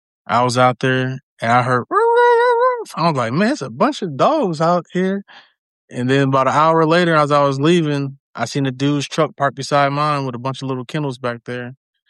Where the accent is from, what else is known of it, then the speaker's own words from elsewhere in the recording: Canton, Ohio, United States; I'm from Canton. We're right there by Akron.